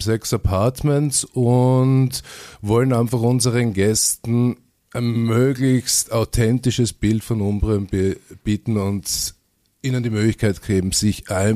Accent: Graz, Styria, Austria; also born or lived in Vienna; Geboren bin ich in Graz. Einige Jahrzehnte ist das jetzt schon her. Wir sind fast im gleichen Alter. Ich bin in Graz aufgewachsen, bin in Graz zur Schule gegangen. Mich hat es nach Wien verschlagen. Mich hat es in einige Ecken dieser Welt verschlagen, beruflich.

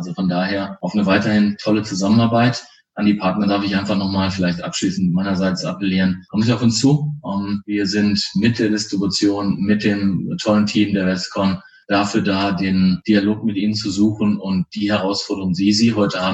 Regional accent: Soest, North Rhine-Westphalia, Germany; Als gebürtiger Westfaler und Soester sage ich ganz offen, ich freue mich, wenn ich wieder in die Heimat kommen darf

